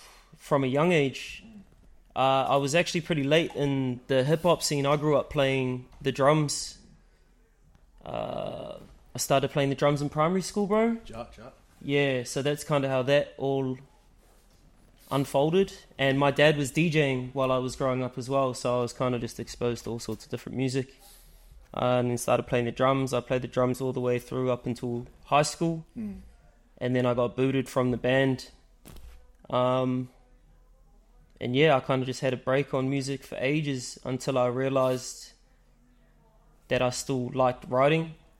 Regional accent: West Auckland, Auckland, New Zealand; now in Far North, New Zealand; born and raised in West Auckland. I now reside in the far north.

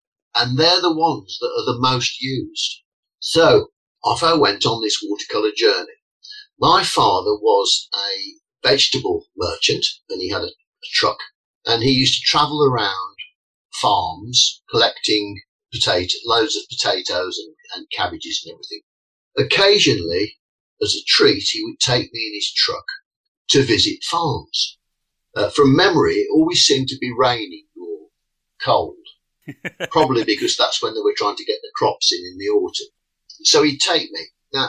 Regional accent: Wolverhampton, West Midlands, United Kingdom; born there; So I was born in Wolverhampton, which is in the West Midlands, also known as the Black Country

